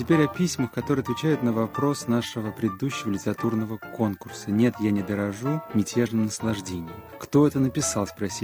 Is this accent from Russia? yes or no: yes; Siberia, Russia; Мне 22 года. Я из Сибири. Вообще я идеалист и романтик, то есть очень люблю помечтать. Когда мне было 10 лет, я стал верующим в Бога по зову сердца.